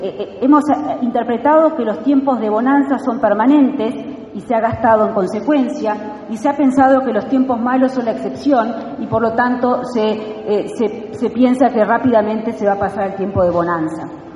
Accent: Uruguay; somos todos los uruguayos.

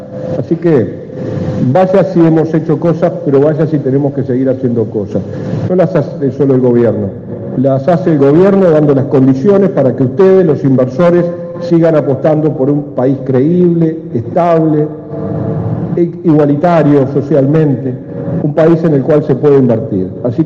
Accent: Paysandú, Uruguay; yo soy de Paysandú, así que también soy del Uruguay profundo

